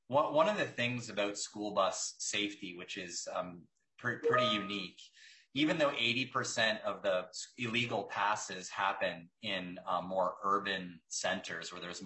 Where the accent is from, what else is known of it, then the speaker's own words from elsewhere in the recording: Canada; moved away as an adult; now in United States; I'm a Canadian tech entrepreneur who spent most of his career worrying about how trucks moved our things more efficiently